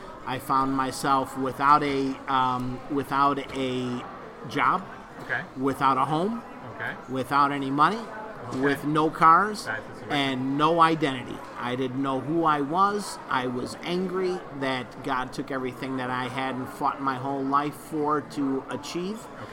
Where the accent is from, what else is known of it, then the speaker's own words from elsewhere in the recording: Chicago, Illinois, United States; moved away as an adult; now in Cape Coral, United States; Originally, I'm from Chicago, Illinois.